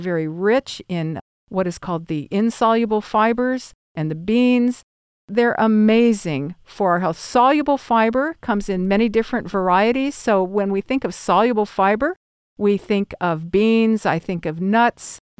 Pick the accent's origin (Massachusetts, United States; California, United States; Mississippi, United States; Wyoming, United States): California, United States; moved away; And I remember when we moved to the South, I was from California